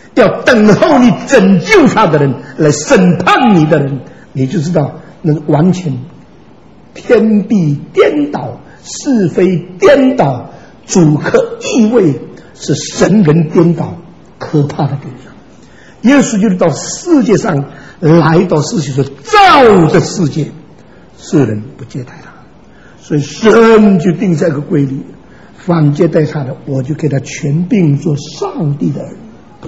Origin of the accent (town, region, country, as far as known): Xiamen, Fujian, China; born or raised there; moved away